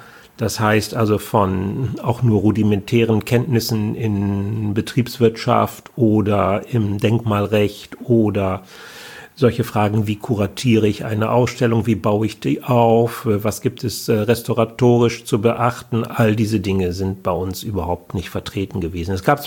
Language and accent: German; North Rhine-Westphalia, Germany; aus Nordrhein-Westfalen, da wo ich herkomme.